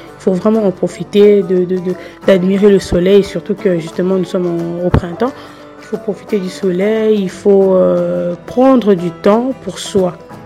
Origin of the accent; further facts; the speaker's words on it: Kinshasa, DR Congo; je me souviens quand j'étais petite, j'étais à Kinshasa.